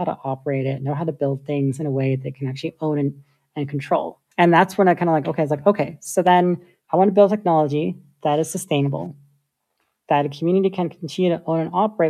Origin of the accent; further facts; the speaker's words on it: United States; I'm Sudanese. Like both of my parents are from Sudan. I was born and raised in America. We're Nubian. So from the very northern part of Sudan along the Nile.